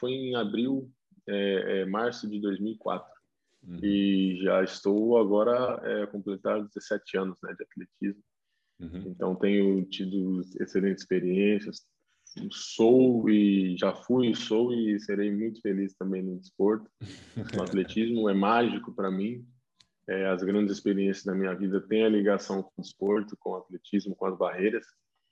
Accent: Marília, São Paulo, Brazil; Tenho 29 anos, sou nascido no ano de 92 e sou natural de Marília, no interior de São Paulo, Brasil, e já naturalizado português.

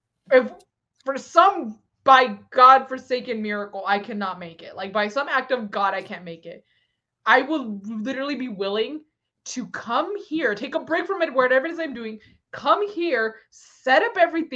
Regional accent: United States; for being an American in the United States

